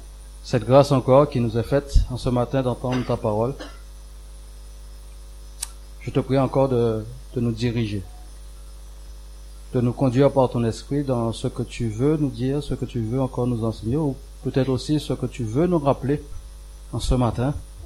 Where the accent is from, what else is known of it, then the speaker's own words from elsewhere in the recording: Guadeloupe; Alors, nous venons de la Guadeloupe.